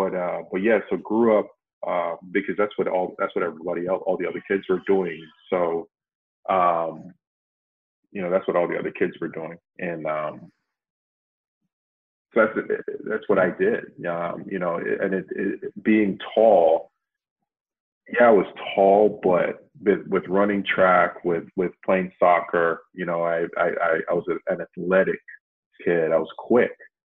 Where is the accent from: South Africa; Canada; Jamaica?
Jamaica; Hope Bay, Portland; I think it says in some of the bios that I'm from Port Antonio, but I'm actually from Hope Bay. It's about 10 miles west of Port Antonio.